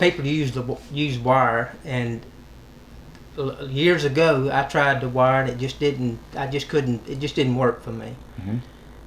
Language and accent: English; Transylvania, Louisiana, United States; I'm from Transylvania, Louisiana.